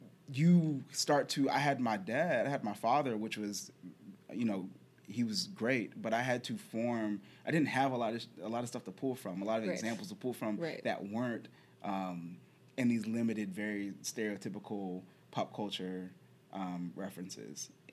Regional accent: Charlotte, Virginia, United States; So I grew up in Charlotte, Virginia. and there's just, like, there are not that many people of color there.

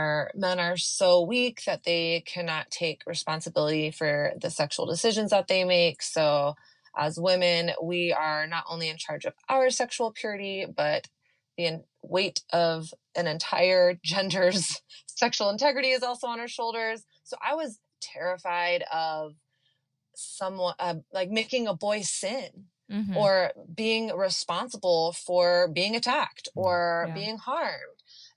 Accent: Texas, United States; I grew up in the South in Texas during the height of the purity culture.

